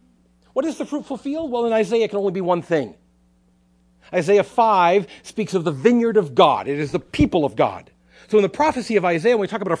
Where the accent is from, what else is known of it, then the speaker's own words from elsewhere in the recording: Illinois, United States; I grew up in Northern Illinois. I grew up in Northern Illinois at a time when you could say Michael.